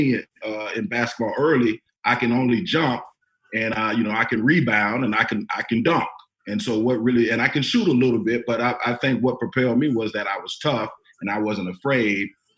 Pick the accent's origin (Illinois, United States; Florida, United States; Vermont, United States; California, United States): Florida, United States; You know, I mean, I'm from Florida, bro.